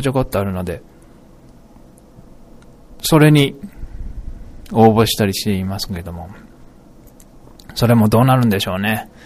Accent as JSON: {"language": "Japanese", "region": "Kansai", "country": "Japan", "accent": "Kansai", "said": "この、いつもの関西弁で喋って"}